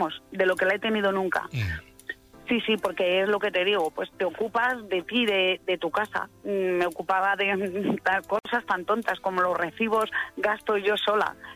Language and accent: Spanish; Madrid, Community of Madrid, Spain; yo soy de Madrid